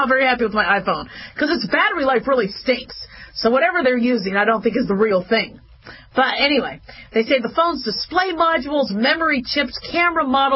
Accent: Phoenix, Arizona, United States; also born or lived in Las Vegas; You see, I grew up in Vegas and I grew up in Phoenix.

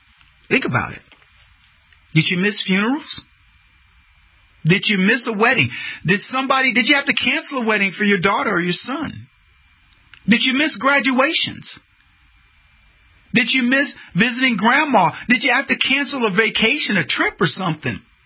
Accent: San Antonio, Texas, United States; A couple out from San Antonio, my hometown, bought it.

